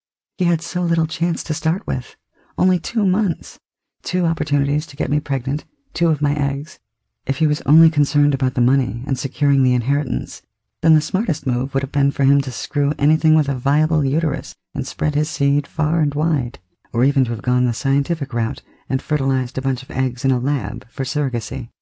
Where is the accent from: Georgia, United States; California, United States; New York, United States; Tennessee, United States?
New York, United States; I grew up in New York, where takeout was a major food group.